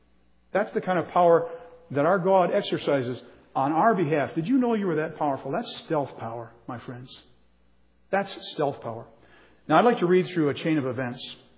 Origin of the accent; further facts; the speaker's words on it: United States; that's an American plane and I'm an American. Those are my planes.